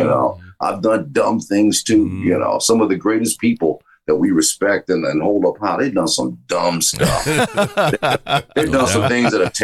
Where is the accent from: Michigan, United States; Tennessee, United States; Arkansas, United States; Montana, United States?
Michigan, United States; Detroit; I came from Detroit.